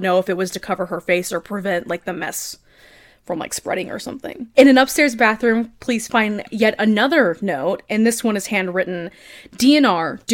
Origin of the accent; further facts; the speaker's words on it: Texas, United States; And this is how you guys are about to learn we're from Texas.